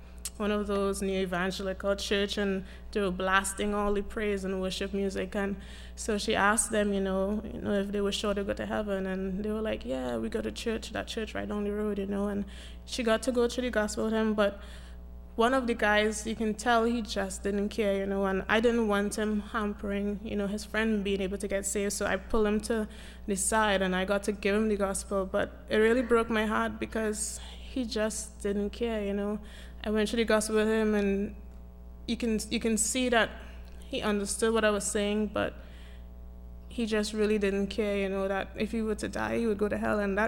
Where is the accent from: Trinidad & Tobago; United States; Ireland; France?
Trinidad & Tobago; I'm from Trinidad.